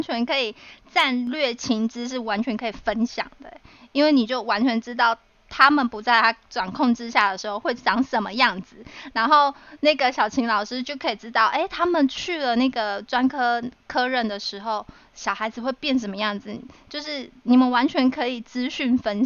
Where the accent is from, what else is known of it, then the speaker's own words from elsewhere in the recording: Kaohsiung, Taiwan; 我们高雄人听起来很刺耳。